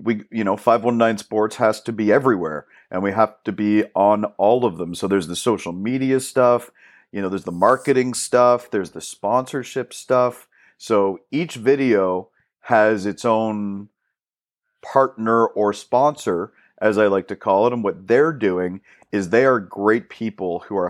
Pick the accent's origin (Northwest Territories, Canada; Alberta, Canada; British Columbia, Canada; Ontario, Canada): Ontario, Canada; Kitchener-Waterloo; So I'm from Kitchener-Waterloo. I went to school here. I went to Forest Heights Collegiate is where I went to high school. And then I went to Wilfrid Laurier University after that.